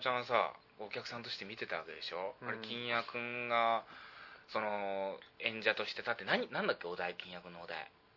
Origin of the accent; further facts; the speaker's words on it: Ehime, Japan; 愛媛県出身、僕同郷だよ